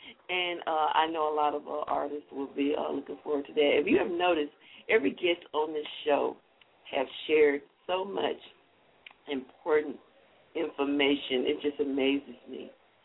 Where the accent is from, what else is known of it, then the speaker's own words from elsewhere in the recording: Jackson, Mississippi, United States; growing up in the Georgetown community of Jacktown, Jackson, Mississippi, where my, you know, my heart, you know, I my roots mean everything to me.